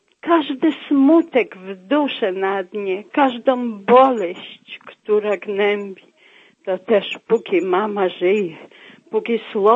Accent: Laskowice, Lower Silesian Voivodeship, Poland; Jestem z Laskowic koło Wrocławia.

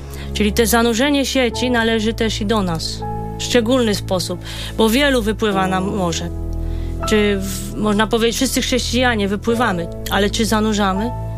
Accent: Toruń, Kuyavian-Pomeranian Voivodeship, Poland; Jestem w ogóle z Torunia, mieszkałam na Starówce Toruńskiej. W tych latach, kiedy przebiegało moje dzieciństwo, to mówiło się dzieci starówki.

